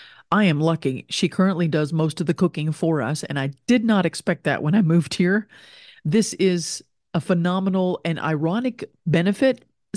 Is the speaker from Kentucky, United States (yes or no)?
yes; Lexington, Kentucky, United States; moved away as an adult; also born or lived in Florida / Japan; I was raised in Lexington, Kentucky until I was 23. Then I moved to Florida